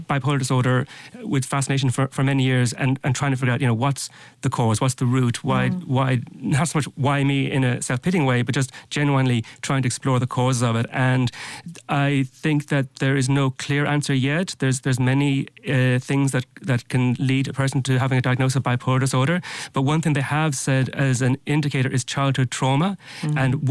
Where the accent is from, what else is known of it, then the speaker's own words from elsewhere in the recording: Ireland; also born or lived in London; A couple of years in Tralee, County Kerry. I was born in London. My family moved back, they're Irish, and moved back to Ireland when I was a babe in arms.